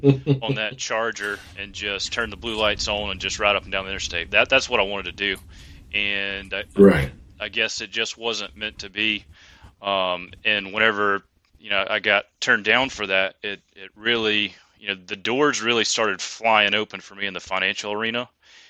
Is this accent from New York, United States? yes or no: no; Fayetteville, North Carolina, United States; Well, so originally I was from close to Fayetteville, North Carolina. So it's kind of a rural area, Fayetteville, mm-hmm. if anybody's familiar with that area. but I grew up around there, North Carolina native my whole life.